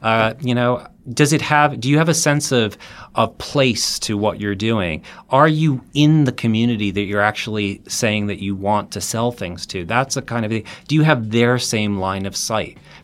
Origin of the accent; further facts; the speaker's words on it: England, United Kingdom; I grew up in England